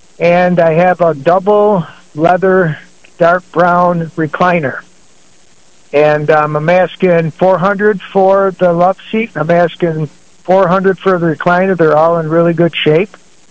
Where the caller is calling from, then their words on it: Dalton, Georgia, United States; I'm calling from Dalton.